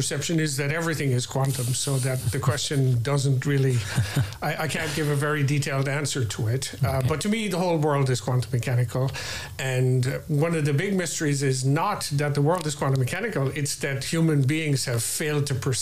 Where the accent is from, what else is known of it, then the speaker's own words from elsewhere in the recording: Munster, Ireland; Okay, I'm from West Cork.